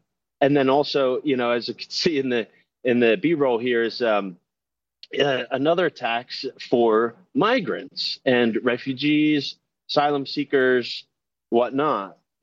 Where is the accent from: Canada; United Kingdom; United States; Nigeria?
United States; Being that, you know, I am from America, it was unbelievable how much hate was given towards me